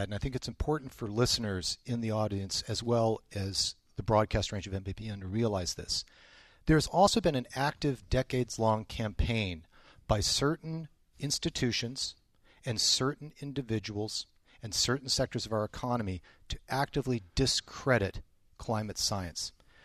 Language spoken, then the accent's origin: English; Utah, United States; I grew up in a rural conservative state. I grew up in Utah. My grandfather worked for the Bureau of Reclamation.